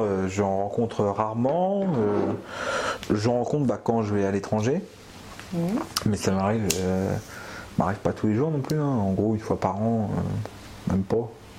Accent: France; mais moi je suis français

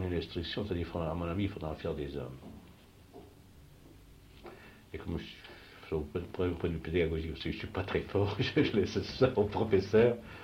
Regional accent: England, United Kingdom; Parce que c'est ce qu'on a chez nous en Angleterre.

